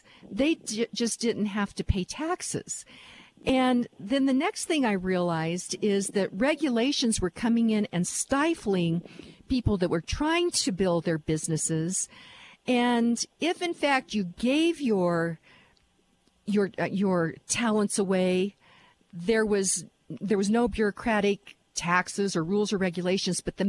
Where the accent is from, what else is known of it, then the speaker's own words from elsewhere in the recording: United States; And then because I'm American, Americans give a lot.